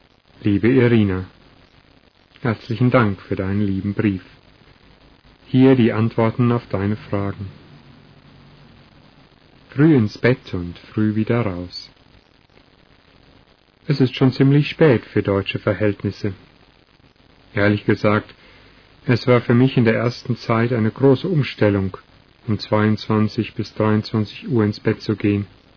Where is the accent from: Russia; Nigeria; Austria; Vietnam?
Russia; German is a second language; now in Germany; In meiner Heimat verdunkeln die Menschen die Fenster öfter mit Gardinen, obwohl das in meiner Familie nicht der Fall war. Ich glaube, in Russland würde ein Spezialgeschäft für Rollläden wahrscheinlich pleite machen.